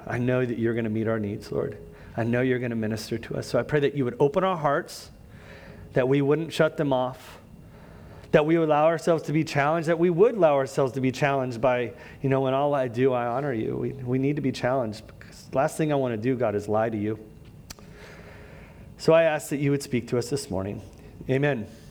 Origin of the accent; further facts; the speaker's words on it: California, United States; Y'all, I got the Disneyland discounts for a Southern California residence when I was a kid, so I'm from Southern California.